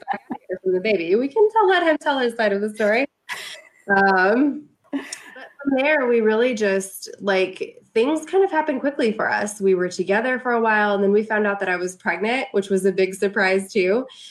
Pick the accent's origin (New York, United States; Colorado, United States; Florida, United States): Colorado, United States; moved away; I'm actually originally from Colorado, and I'm a small town country girl, like surrounded by corn and cattle and just a lot of country. And there were 2,000 people in my town.